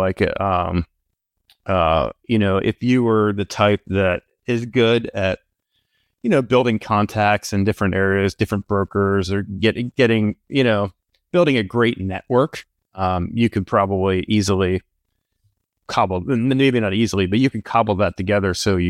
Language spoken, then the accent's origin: English; Pennsylvania, United States; moved away as an adult; now in California, United States; It's a strange thing, but I'm from Pennsylvania, and after college, I moved out to California